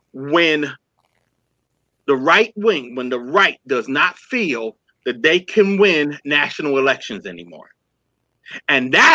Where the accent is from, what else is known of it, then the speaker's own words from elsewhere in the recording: New Brunswick, New Jersey, United States; And he moved from my hometown, from my town here in New Brunswick, New Jersey.